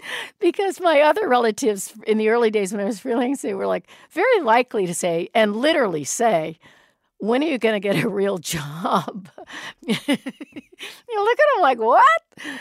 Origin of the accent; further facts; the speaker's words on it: Hawaii, United States; also born or lived in Arizona / California; I was raised partly in Hawaii anyway.